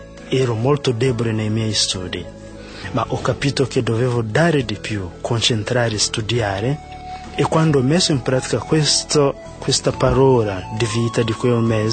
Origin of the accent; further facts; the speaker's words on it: Uganda; vengo dall'Uganda